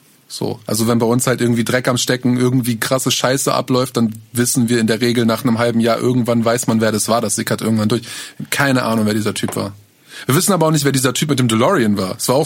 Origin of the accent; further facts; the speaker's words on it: Minden, North Rhine-Westphalia, Germany; Ey, ich muss so oft, jedes Mal, wo kommst du her? Minden, da wo Dark gedreht wurde.